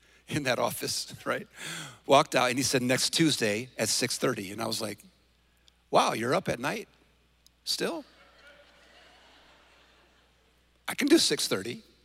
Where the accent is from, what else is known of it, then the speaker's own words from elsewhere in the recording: San Francisco, California, United States; born there; I was born in San Francisco in about 1963, somewhere around there.